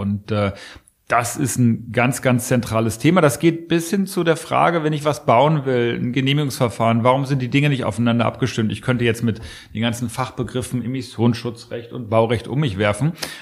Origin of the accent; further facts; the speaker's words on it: Lower Saxony, Germany; ich komme ja aus Niedersachsen, das ist ein wichtiges Agrarland in Deutschland. In meiner Region, dem Oldenburger Land, ist die Land- und Ernährungswirtschaft der Wirtschaftszweig Nummer 1.